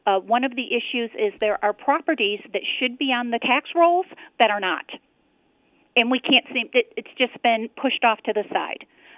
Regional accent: Toledo, Ohio, United States; I grew up in Toledo, Ohio

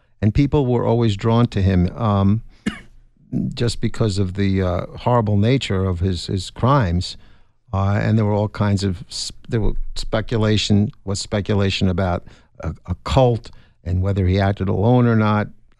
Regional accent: New Jersey, United States; I grew up in New Jersey.

